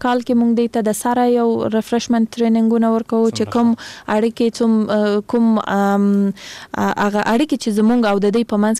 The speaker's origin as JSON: {"language": "Pashto", "region": "Kandahar", "country": "Afghanistan", "said": "زه خپل د کندهار د ولایت یم"}